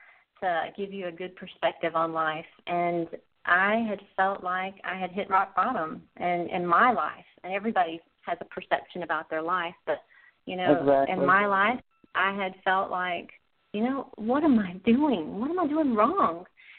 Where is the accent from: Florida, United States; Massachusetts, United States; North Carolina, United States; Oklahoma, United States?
North Carolina, United States; I was raised in North Carolina, and I joined the military in 1996.